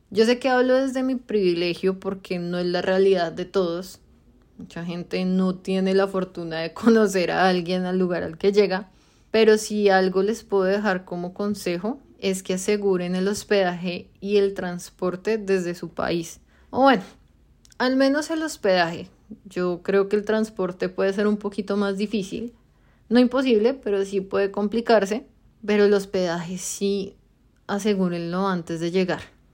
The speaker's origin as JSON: {"language": "Spanish", "country": "Colombia", "moved": "yes", "said": "nosotros salimos de Colombia hechos un mar de lágrimas y mocosos"}